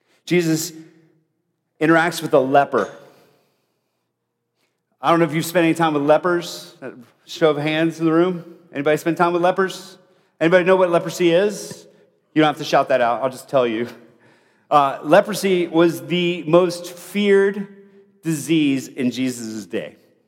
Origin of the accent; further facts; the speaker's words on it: Bogota, Bogotá, Colombia; Growing up in Bogota, Colombia, South America, where I grew up, we had lepers in our community